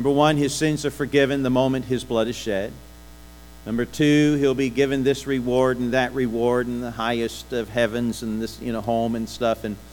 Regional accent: Indiana, United States; born there; I was born in Indiana, but I could have been born in India.

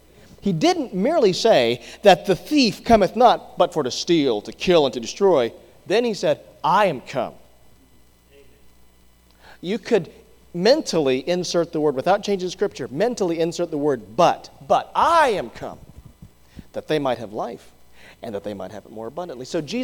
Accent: Hawaii, United States; I grew up in Hawaii, so I know people look at Hawaii.

